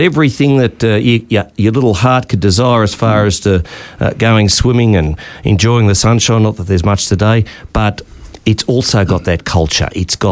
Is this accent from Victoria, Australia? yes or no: no; Wagga Wagga, New South Wales, Australia; I come from Wagga Wagga. It's a long way from Sydney.